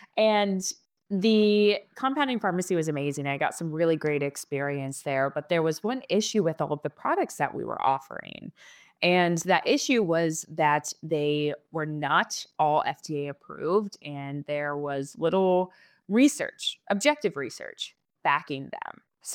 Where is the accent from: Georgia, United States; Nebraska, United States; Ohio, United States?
Ohio, United States; also born or lived in Lexington, Kentucky; So I'm originally from Ohio, traveled about 2.5 hours down south to Lexington, Kentucky